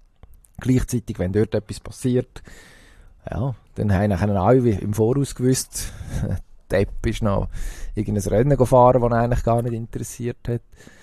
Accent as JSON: {"language": "German", "country": "Switzerland", "said": "Und dann habe ich dort herausgefunden, warum sie bei uns in der Schweiz die Experten häufig auch Schweizerdeutsch reden, während der Kommentator Hochdeutsch redet"}